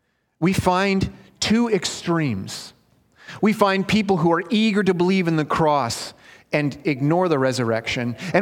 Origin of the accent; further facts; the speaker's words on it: Canada; That's like saying from A to Z, or A to Z. I'm a Canadian. A to Z.